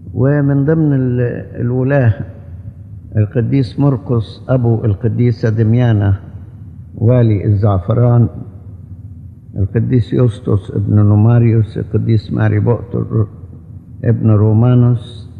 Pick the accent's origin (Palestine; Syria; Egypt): Egypt; دلوقتي عاملين له هيصة كبيرة عندنا في مصر